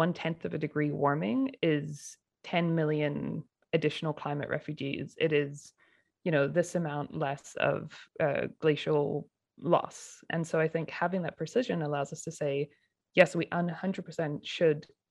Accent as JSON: {"language": "English", "region": "Pacific Northwest", "country": "United States", "said": "but my family is from Washington and BC. So kind of at heart, I'm from the Pacific Northwest."}